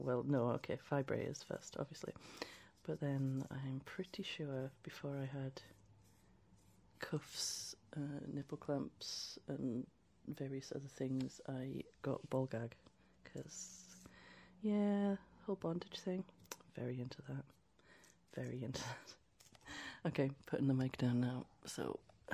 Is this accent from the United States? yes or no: no; England, United Kingdom; I just look, I'm English. We're very, very repressed, don't you know?